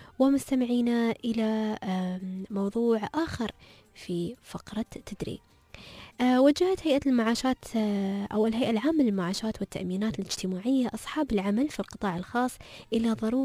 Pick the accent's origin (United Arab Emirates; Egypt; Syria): United Arab Emirates; بلادنا الإمارات